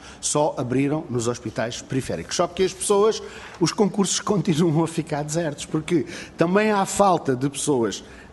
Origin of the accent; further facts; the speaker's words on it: Algarve, Portugal; O Algarve, de facto, é um local paradisíaco, que eu gosto muito de lá viver, porque eu sou algarvio